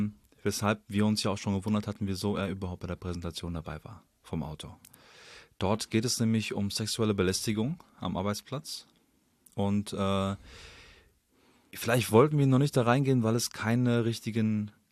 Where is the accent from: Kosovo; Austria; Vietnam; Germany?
Kosovo; 2% der Zuhörer kommen aus Kosovo, aus meinem Heimatland.